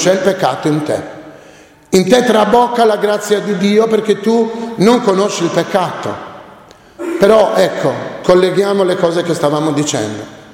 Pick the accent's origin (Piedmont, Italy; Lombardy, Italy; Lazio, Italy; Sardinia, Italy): Sardinia, Italy; noi siamo sardi, non dobbiamo dimenticarlo questo, no? Abbiamo una tradizione nostra, che tante volte non è la tradizione italiana, perché noi abbiamo una storia particolare, una cultura particolare.